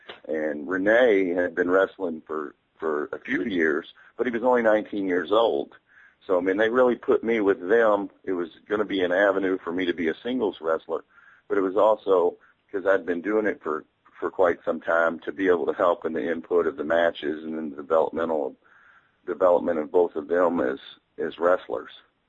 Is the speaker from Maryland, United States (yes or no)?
no; New Albany, Indiana, United States; I mean, you'd expect two French guys to be pro-French, but not a guy from New Albany, Indiana.